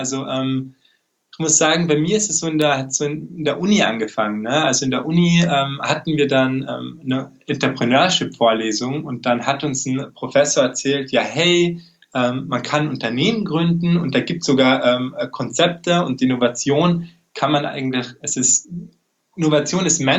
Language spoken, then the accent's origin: German; Tyrol, Austria; wie schon angekündigt. Ich komme eben aus Tirol